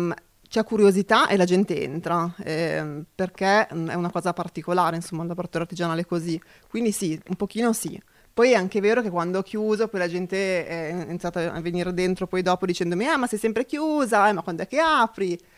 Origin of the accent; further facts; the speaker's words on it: Milan, Lombardy, Italy; Io sono di Giambellino, sì, no